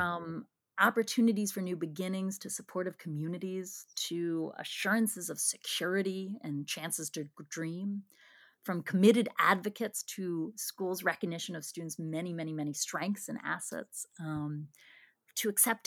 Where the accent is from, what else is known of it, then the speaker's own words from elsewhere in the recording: East Coast, United States; And that could also be because I grew up on the East Coast